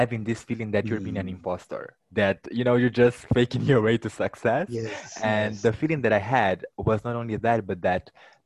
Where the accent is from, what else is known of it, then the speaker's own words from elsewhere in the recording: Mozambique; first language Portuguese; English is a second language; I was born in Mozambique, as you mentioned, is a country in Southeast Africa. It's one of the poorest countries in the continent. Okay. We speak Portuguese. We don't speak English as most African countries or French.